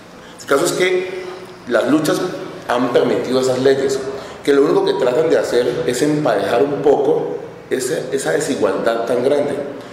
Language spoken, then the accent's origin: Spanish; Colombia; Si todos somos colombianos. Claro, todos somos colombianos.